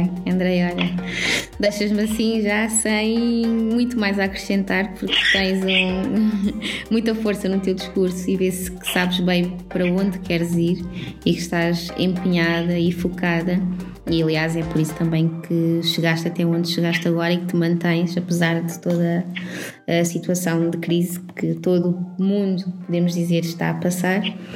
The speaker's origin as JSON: {"language": "Portuguese", "country": "Cape Verde", "said": "Também sou cabo-verdiana, não te disse."}